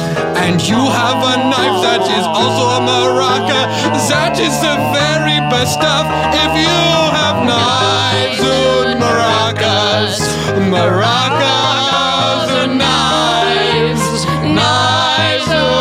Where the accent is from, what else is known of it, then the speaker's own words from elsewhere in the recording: Germany; Oh, I am from Germany, that's right. I forget that now and again.